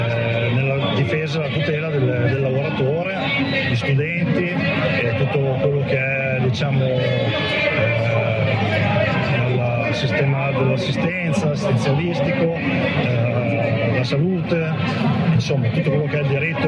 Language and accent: Italian; Mantua, Lombardy, Italy; di Mantova … di Mantova, e vengo dallo stabilimento di Veco di Suzzara.